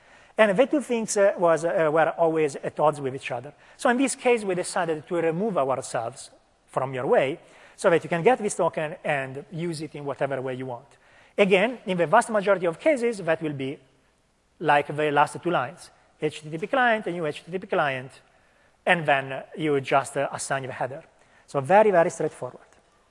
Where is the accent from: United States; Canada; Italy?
Italy; English is a second language; moved away; That's actually my my hometown. It's a picture I took a couple of weeks ago. I went back to Italy for a wedding.